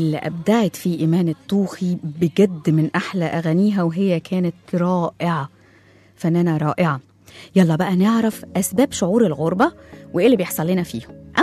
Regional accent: Egypt; ده زي كده اللي يسيب التجمع ويروح 6 أكتوبر عندنا في مصر ويقولك أنا اتغربت

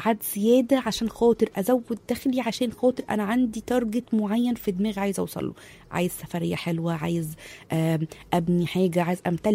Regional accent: Egypt; احنا كمصريين دول اكتر. اشهر ثلاث حاجات بنعملهم في حياتنا

